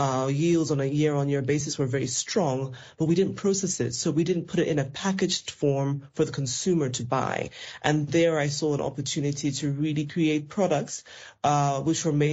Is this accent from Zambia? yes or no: yes; Zambia; And I'm originally from Zambia.